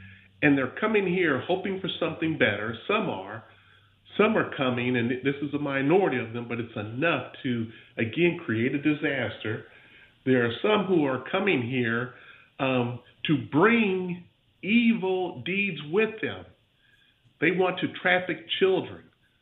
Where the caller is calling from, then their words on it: Pensacola, Florida, United States; I'm calling from Pensacola, Florida. Here in Pensacola, a relatively small city, we are having deaths caused by fentanyl every month.